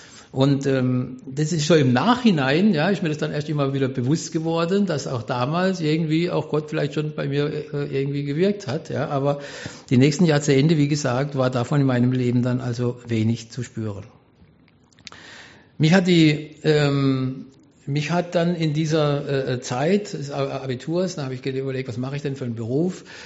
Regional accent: Karlsruhe, Baden-Württemberg, Germany; ich bin geboren 1963 in Karlsruhe, dort lebe ich auch heute noch, und bin in einer Familie groß gewachsen, die war jetzt keine christliche Familie, ich sage es mal, es war eine namenschristliche Familie.

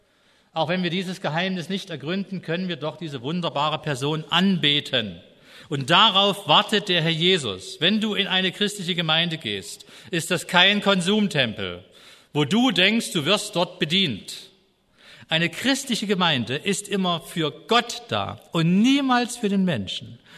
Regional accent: Brandenburg, Germany; Also Uckermark ist die Gegend, wo ich herkomme.

